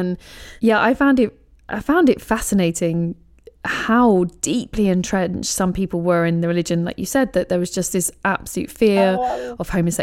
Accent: England, United Kingdom; Obviously, I'm English, right.

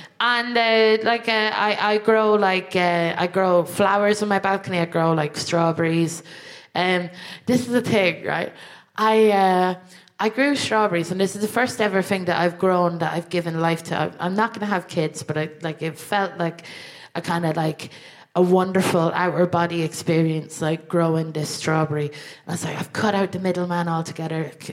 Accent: Ireland; which, if I'm honest with you, as an Irish person, feels a bit like a self-hate crime.

